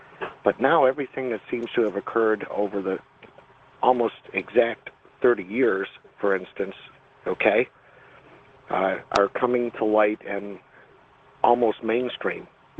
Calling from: Cleveland, Ohio, United States; Hi, George. Cleveland, Ohio.

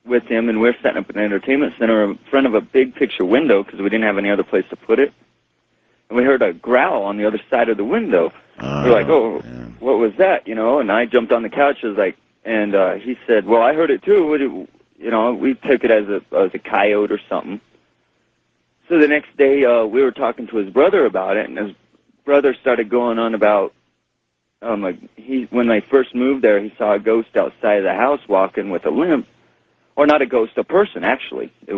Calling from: Pueblo, Colorado, United States; I'm calling from Pueblo in the Rocky Mountains.

